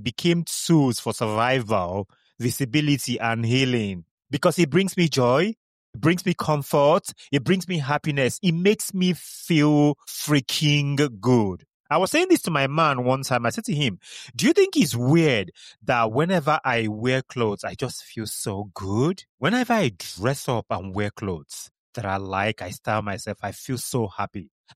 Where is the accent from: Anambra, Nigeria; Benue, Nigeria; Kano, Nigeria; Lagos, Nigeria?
Kano, Nigeria; If you know Kano State, so I grew up in Kano and I went to secondary school in Enugu.